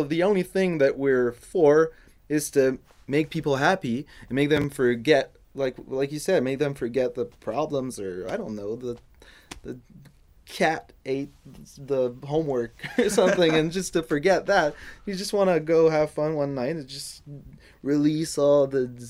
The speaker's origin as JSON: {"language": "English", "country": "Canada", "said": "I'm from Canada. I'd like to make shows in Canada."}